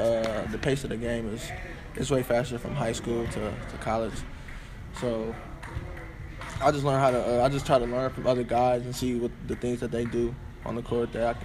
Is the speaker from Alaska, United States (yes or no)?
no; Detroit, Michigan, United States; I come from Detroit, Michigan.